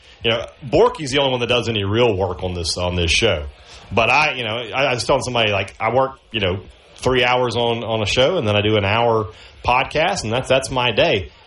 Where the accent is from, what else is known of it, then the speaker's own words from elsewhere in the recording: Vicksburg, Mississippi, United States; all the great stuff happening in the city of Vicksburg, my hometown.